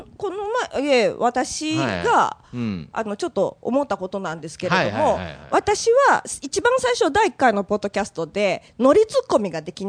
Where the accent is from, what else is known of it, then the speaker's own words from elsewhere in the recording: Nagoya, Aichi, Japan; born there; 私名古屋に生まれてきたけど、大阪に生まれてきたらお笑いのその英才教育を受けるわけじゃないですか。